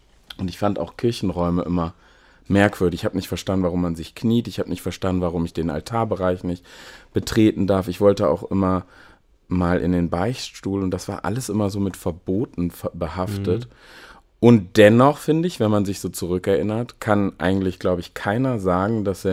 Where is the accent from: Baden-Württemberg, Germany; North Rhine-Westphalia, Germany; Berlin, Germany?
North Rhine-Westphalia, Germany; Aachen; Da bin ich auch geboren und da bin ich auch zur Schule gegangen und habe da auch studiert. Erstmal bin ich so die ersten Jahre gar nicht aus Aachen rausgekommen. Aber dann wurde es mir da auch zu eng. Und dann bin ich fürs Referendariat da nach Mönchengladbach.